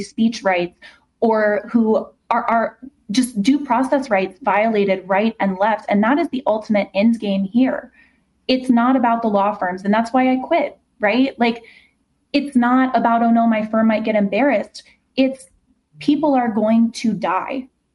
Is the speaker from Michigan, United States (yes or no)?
no; Ohio, United States; I grew up in Ohio. I went to Ohio State and then I went to Harvard Law School.